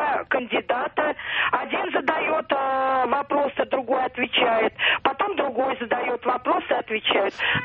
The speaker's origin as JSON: {"language": "Russian", "region": "Moscow", "country": "Russia", "said": "я москвичка, живу в Головинском районе."}